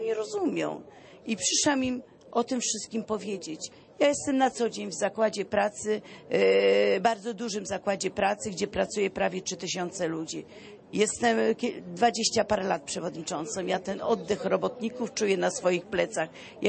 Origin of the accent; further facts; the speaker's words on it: Wrocław, Lower Silesian Voivodeship, Poland; Tak, przyjechałam, bo jestem z Wrocławia.